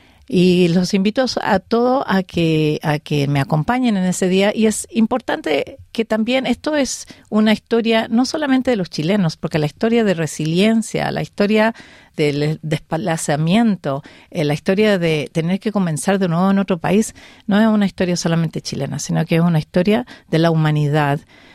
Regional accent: Canada; Porque yo me crié en Canadá.

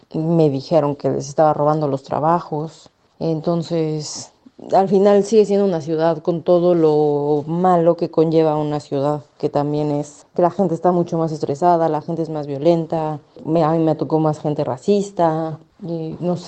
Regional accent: Mexico City, Mexico; now in Australia; yo soy de la Ciudad de México, en México, entonces es una ciudad muy, muy grande, y de ahí pasar a una ciudad en Australia que fue Sydney, de por sí yo la sentí chica, y de ahí pasar a un pueblo

